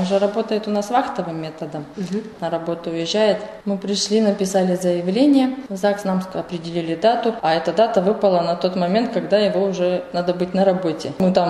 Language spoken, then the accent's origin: Russian; Kachkarnaya, Russia; also born or lived in Kazakhstan; мы из деревни Качкарная. Я-то приехала из Казахстана еще ребенком. С родителями мы переехали сюда.